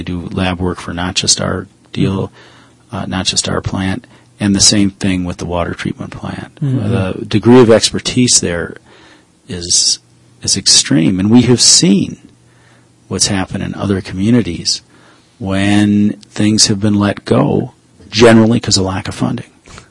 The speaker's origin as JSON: {"language": "English", "region": "Minnesota", "country": "United States", "moved": "yes", "lives_now": "Utah, United States", "said": "When I came from Minnesota and first moved to Utah and saw that, it blew my mind."}